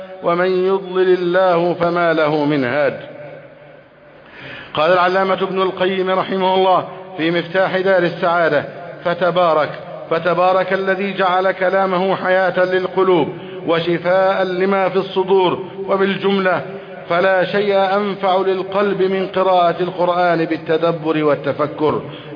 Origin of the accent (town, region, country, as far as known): Egypt